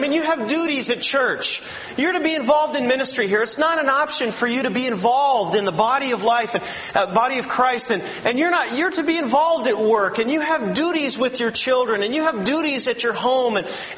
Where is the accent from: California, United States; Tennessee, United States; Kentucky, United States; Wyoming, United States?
California, United States; I know I'm from California, but I'm not weird.